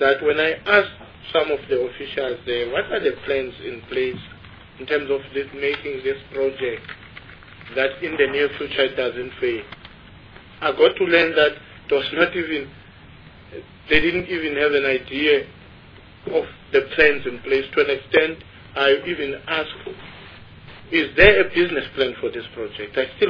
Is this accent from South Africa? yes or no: yes; South Africa; but I'm a South African, that I've noticed